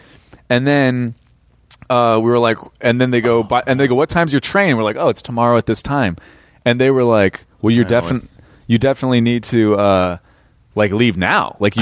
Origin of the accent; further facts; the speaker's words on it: California, United States; I grew up in Orange County, and our high schools, I just remember being like, the kids were just so weird.